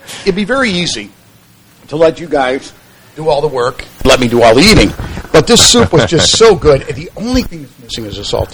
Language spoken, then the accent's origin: English; Ireland; You haven't learned by now? Even though I'm Irish?